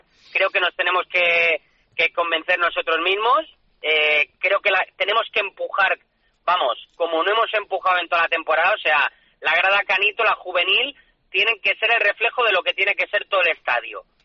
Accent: Catalonia, Spain; yo soy muy catalán

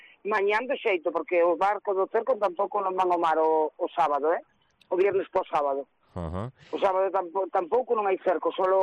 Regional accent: Portonovo, Galicia, Spain; Eu acordo de moi nena que nos sentábamos, porque son de Porto Novo, nos sentábamos como por calles ou así

